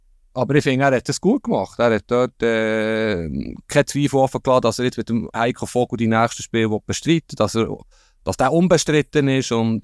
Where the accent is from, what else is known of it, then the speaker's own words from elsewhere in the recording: Bern, Switzerland; Darf ich das sagen als Berner?